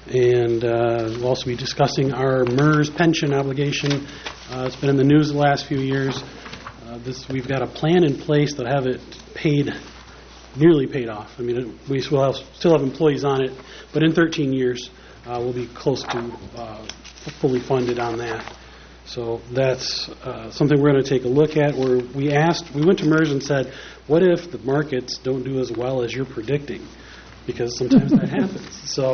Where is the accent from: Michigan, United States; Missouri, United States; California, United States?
Michigan, United States; East Bay; So East Bay, my hometown, is at $727 million in equalized or SEV value.